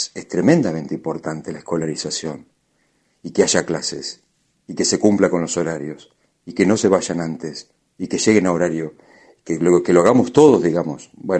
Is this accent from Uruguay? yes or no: no; Argentina; y como argentino que los chicos estén en la escuela